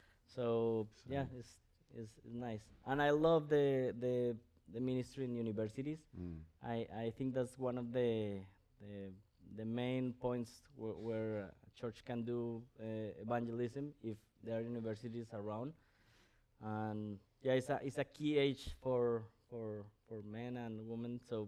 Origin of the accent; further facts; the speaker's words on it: Bogotá, Bogotá Capital District, Colombia; also born or lived in Medellín; So I was born in Medellin, but I live all my life in Bogota. That is the capital of the country.